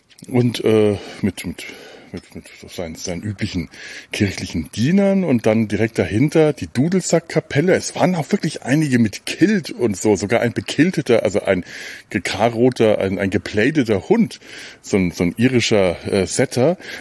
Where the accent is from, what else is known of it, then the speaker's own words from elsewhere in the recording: Cologne, North Rhine-Westphalia, Germany; wie ich als Kölner vor 26 Jahren erfreut feststellen durfte